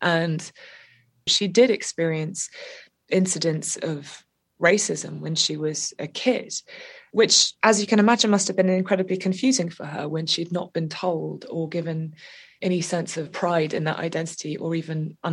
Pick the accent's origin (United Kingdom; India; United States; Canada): United Kingdom; England; I was growing up in the English countryside with an American mother.